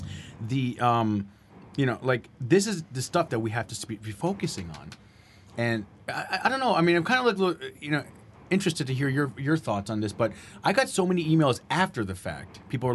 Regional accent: New Jersey, United States; Growing up in Bergen County, I mean, it just, exactly.

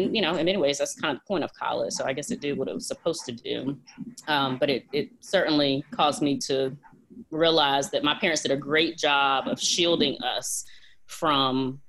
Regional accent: Roanoke Rapids, North Carolina, United States; In Eastern North Carolina, Roanoke Rapids. It's right on the Virginia border.

